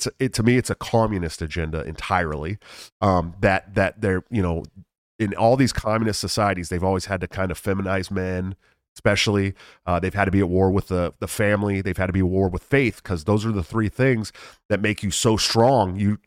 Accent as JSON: {"language": "English", "town": "San Francisco", "region": "California", "country": "United States", "tie": "born or raised there", "said": "See, I'm from San Francisco, the Bay Area. Okay, so I grew up this extremist contingent of the GSM community."}